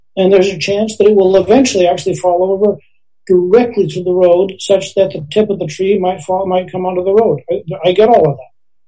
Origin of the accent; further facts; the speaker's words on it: Pacific Northwest, United States; Now, I've been in the woods a lot. I grew up in the Northwest.